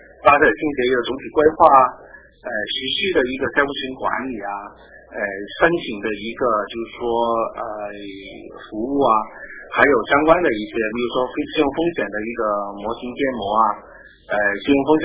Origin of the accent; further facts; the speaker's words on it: Hong Kong; moved away as an adult; now in Beijing, China; 我是从香港来的北京的，然后我来到北京大概已经有快八年了，七年多了。